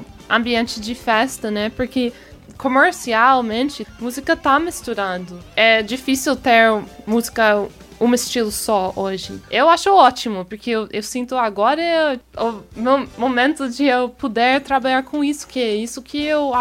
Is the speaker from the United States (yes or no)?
yes; United States; Portuguese is a second language; porque nós dois somos americanos aqui, né?